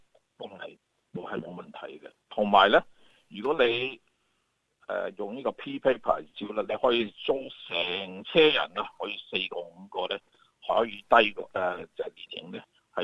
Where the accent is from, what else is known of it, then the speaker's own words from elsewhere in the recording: Hong Kong; now in Canberra, Australia; 如果對於我哋香港人喺澳洲喺堪培拉嚟講，好事嚟